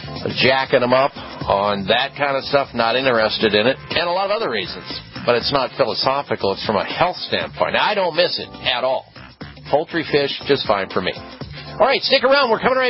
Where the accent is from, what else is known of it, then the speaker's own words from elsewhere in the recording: Iowa, United States; moved away as an adult; Growing up in the Midwest, folks, you have beef about three times a day. And I did for like 21 years until I left the state of Iowa and moved away.